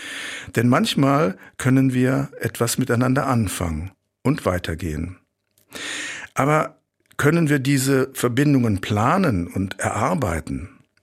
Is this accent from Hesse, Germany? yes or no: yes; Frankfurt, Hesse, Germany; also born or lived in Dresden; now in Görlitz, Germany; Meine Heimat ist nicht die Heimat meiner Eltern, das war immer klar. Und doch unfassbar für mich als Kind. Dann führte mich das Leben von Frankfurt nach Dresden und bald weiter nach Görlitz